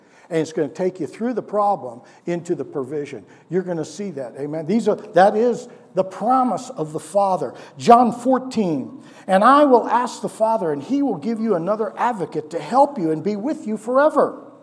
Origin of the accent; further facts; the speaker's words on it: St. Louis, Missouri, United States; Like when I grew up in St. Louis, we had a gorilla.